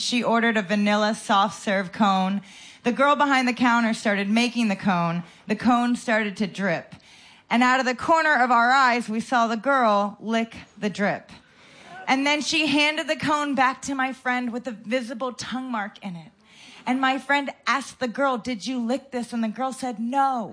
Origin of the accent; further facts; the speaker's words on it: United States; It's so nice to be here in Scotland. As an American, it's just great to be anywhere.